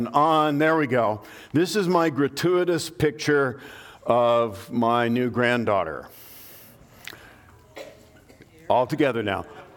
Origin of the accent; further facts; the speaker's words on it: West Coast, United States; I'm from the West Coast. It was junior high back then, or high school, right?